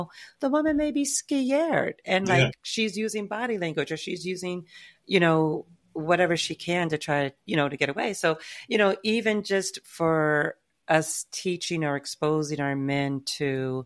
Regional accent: Boston, Massachusetts, United States; I grew up in Boston and one of my classmates was falsely accused.

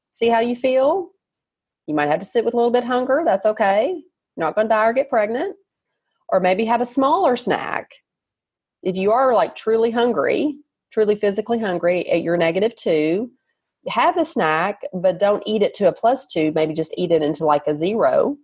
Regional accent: the South, United States; accent: Southern; I love my accent. I own it. You know, what can I do now about it? I'm Southern and I'm proud.

